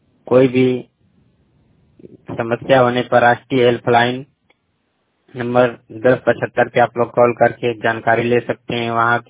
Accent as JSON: {"language": "Hindi", "town": "Ghazipur", "region": "Uttar Pradesh", "country": "India", "said": "ग्राम मुरियारी, post Lakhania, जिला गाजीपुर, उत्तर प्रदेश का निवासी हूँ।"}